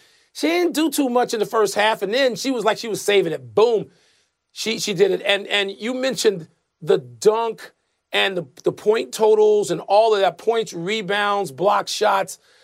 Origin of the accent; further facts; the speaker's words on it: Chicago, Illinois, United States; I'm still going with my hometown, Chicago.